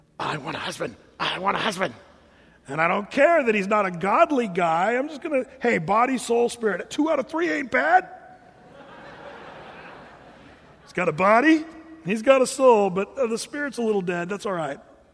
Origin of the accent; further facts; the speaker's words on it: Oregon, United States; That's where I grew up, Southern Oregon.